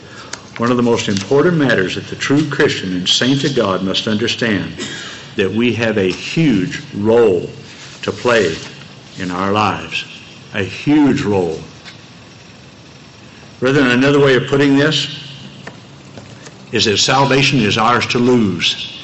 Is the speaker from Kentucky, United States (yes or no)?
no; Texas, United States; The majority of y'all in here know I was born and raised in Texas. Boy, that's a hard thing to overcome.